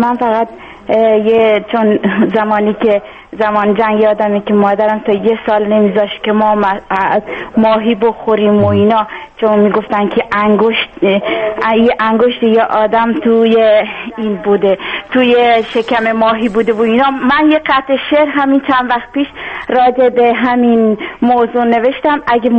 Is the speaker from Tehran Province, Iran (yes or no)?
no; Bandar Abbas, Hormozgan, Iran; بله من از جنوب هستم، بندر عباس